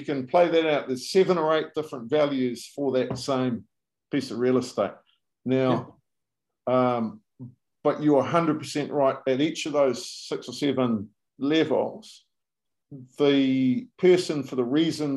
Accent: New Zealand; I'm a New Zealander originally, and they've had a 25% increase on average through the whole country.

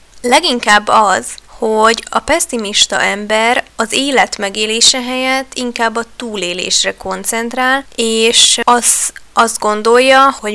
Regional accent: Hungary; Magyarként te is biztosan tisztában vagy azzal, hogy országon belül, de talán valószínűleg nemzetközi viszonylatban is híresek, vagy inkább hírhettek a magyarok a pesszimizmusokról, és ezen nagyon szeretünk keseregni

